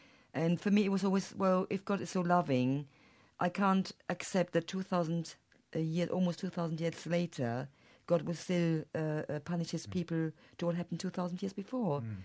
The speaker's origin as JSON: {"language": "English", "country": "Germany", "said": "So, yes, you're quite right. I'm from Germany."}